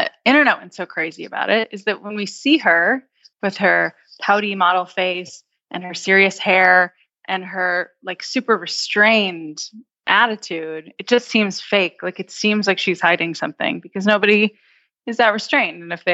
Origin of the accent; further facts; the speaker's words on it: United States; And it's kind of offensive as an American.